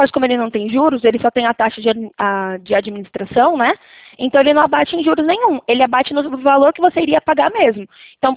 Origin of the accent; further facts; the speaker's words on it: Leme, São Paulo, Brazil; Eu sou de Leme, a cidade do lado de Araras.